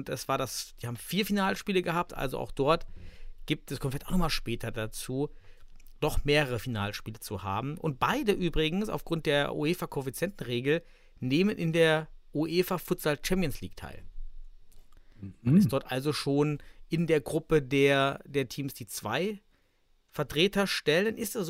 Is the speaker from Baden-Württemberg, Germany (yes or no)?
no; Thuringia, Germany; Ja, als Thüringer, natürlich.